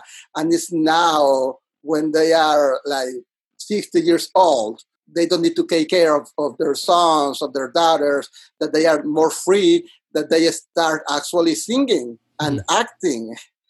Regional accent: Monterrey, Nuevo León, Mexico; In Mexico and in my hometown city, I'm originally from Monterrey, Mexico. It's a city in the north of Mexico. Actually, it's 4 hours driving from Texas. It's not that far from the border.

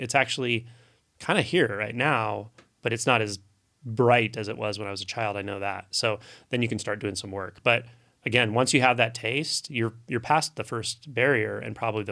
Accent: United States; like I grew up here in the United States, so that's my reference point.

